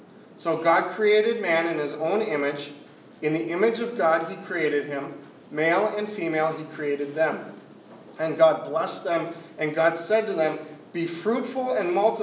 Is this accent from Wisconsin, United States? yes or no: yes; Wisconsin, United States; This is damage in my hometown in southern Wisconsin from a tornado.